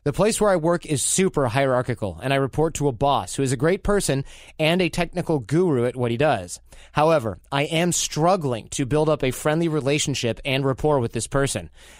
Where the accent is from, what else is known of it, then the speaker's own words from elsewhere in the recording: Detroit, Michigan, United States; I'm from Detroit, we got Greek restaurants everywhere.